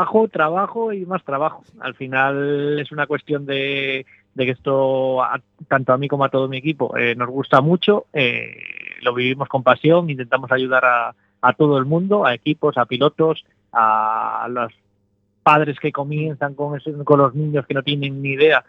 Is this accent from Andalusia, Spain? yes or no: no; Cantabria, Spain; Yo soy de Cantabria, yo soy Cantabria. Cantabria.